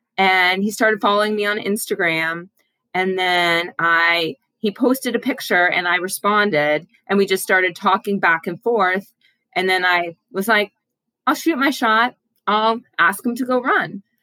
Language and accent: English; Atlanta, Georgia, United States; from Atlanta, Georgia.